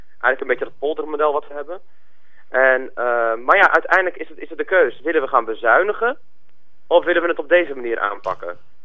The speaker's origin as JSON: {"language": "Dutch", "town": "Culemborg", "region": "Gelderland", "country": "Netherlands", "said": "ik kom niet uit Duitsland, ik kom uit de Betuwe, het gebied van Flipke en Shampotjes."}